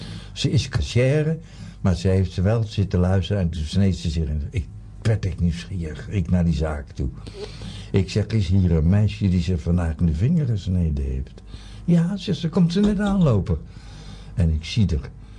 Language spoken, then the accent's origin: Dutch; Netherlands; Doe ik ook trouwens, daar ben ik Nederlander voor.